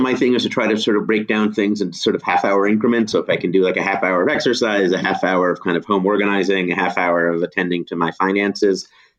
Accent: Chicago, Illinois, United States; I mean, I grew up in Chicago and, you know, I'd heard of the Second City, but I never went there when I was a kid.

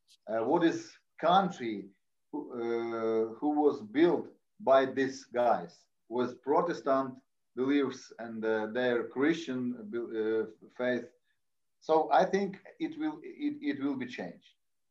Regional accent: Lviv, Lviv Oblast, Ukraine; English is a second language; No, I am only from Lviv.

